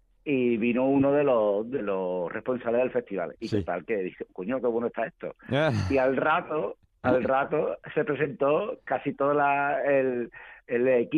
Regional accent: Extremadura, Spain; nosotros somos extremeños, esta es nuestra cultura y vamos para adelante con ella.

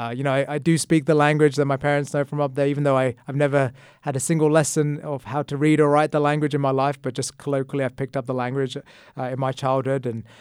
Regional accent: London, United Kingdom; You know, I loved growing up in London. I was born and raised there. And to be honest, I never wanted to leave London.

